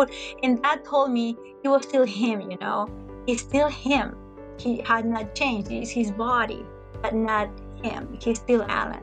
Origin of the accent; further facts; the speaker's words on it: Massachusetts, United States; I am from Massachusetts.